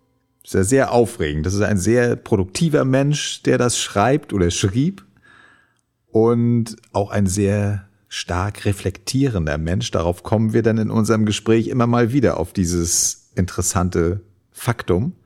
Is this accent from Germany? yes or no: yes; Germany; ich bin in der DDR zur Schule gegangen